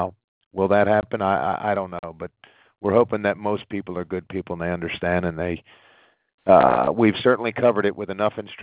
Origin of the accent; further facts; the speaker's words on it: Philadelphia, Pennsylvania, United States; I know this is Northeast Philly. I grew up in Northeast Philly